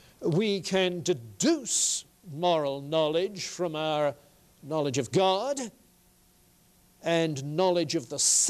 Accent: Dover, South East England, United Kingdom; I grew up in Dover on the southeast corner of England, in a Baptist family.

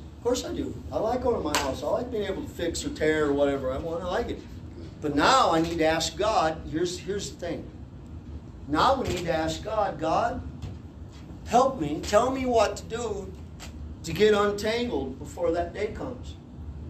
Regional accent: United States; Because as Americans, we're brought up to think some things are our rights just because we're American. We deserve this. We should have this. I'm an American.

